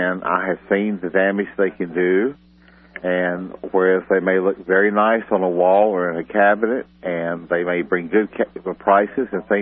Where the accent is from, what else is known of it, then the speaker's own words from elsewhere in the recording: Deep South, United States; And I've grown up around guns, and you can probably tell I'm from the Deep South, and we sort of have a tradition of gun ownership down there.